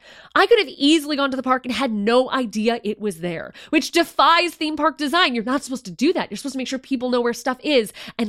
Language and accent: English; Chicago, Illinois, United States; I held him down because I'm from Chicago and I know how to eat some heavy food